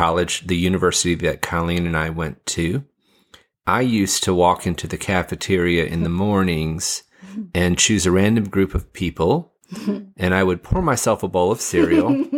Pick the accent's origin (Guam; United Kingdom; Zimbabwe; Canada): Guam; You see, I grew up on Guam, and although it's not quite the same as Fiji, we don't have Boxing Day, for example.